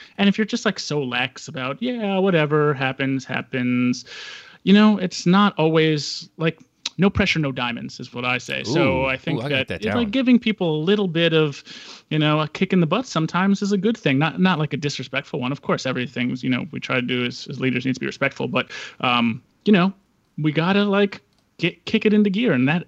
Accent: Washington, United States; I'm from Washington, so two great years of RG3

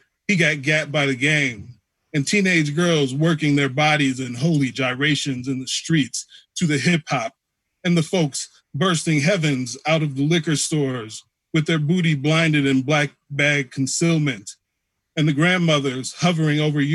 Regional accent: Milwaukee, Wisconsin, United States; That's where I grew up in Milwaukee for the majority of my life.

